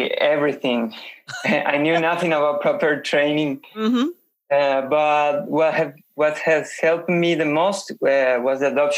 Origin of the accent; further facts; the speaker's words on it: Asunción, Paraguay; now in Luque, Paraguay; I'm 20 years old. I was born in Asunción, the capital of Paraguay. It's a small country in the heart of South America. Mm-hmm. And currently living in Luque. It's a beautiful city. It's near the capital.